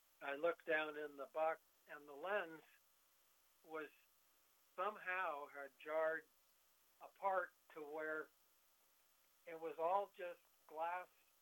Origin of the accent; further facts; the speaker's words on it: Los Altos Hills, California, United States; I grew up in Los Altos Hills where we had 6 acres, and it was a pasture.